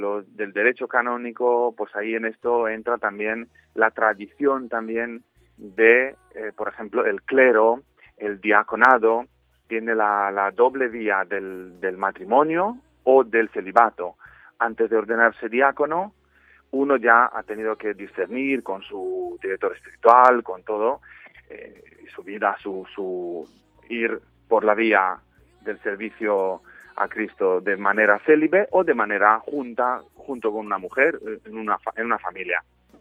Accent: Transylvania, Romania; now in Ciudad Real, Spain; Yo soy de Rumanía, de Transilvania, y había estado en el Seminario de Madrid formándome, y luego desde 2005 estoy en la diócesis de Ciudad Real

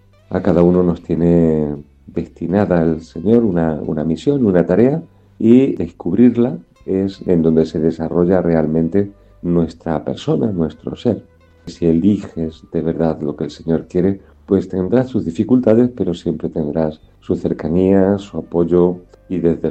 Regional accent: Bolaños de Calatrava, Castilla-La Mancha, Spain; natural de Bolaños.

